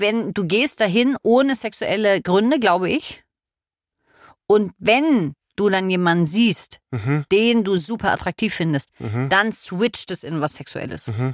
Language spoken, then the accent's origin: German; Berlin, Germany; now in Munich, Germany; Ich sag mal so, ich komme ja aus Berlin. Und dann kam ich hier nach München